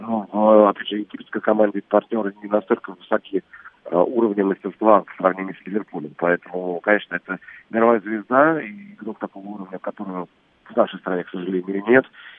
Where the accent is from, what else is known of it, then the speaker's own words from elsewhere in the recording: Moscow, Russia; мы из Москвы, из России.